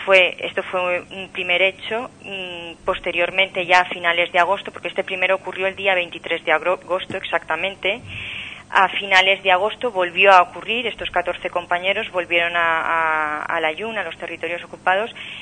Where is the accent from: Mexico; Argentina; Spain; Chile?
Spain; Valencian Community; nosotros lo podemos corroborar como valencianos